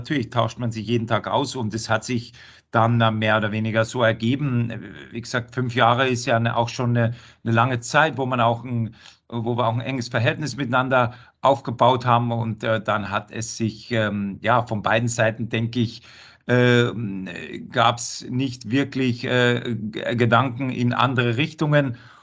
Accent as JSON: {"language": "German", "region": "Bavaria", "country": "Germany", "lives_now": "Frankfurt, Germany", "said": "Wo ich herkomme, in Bayern immer viel"}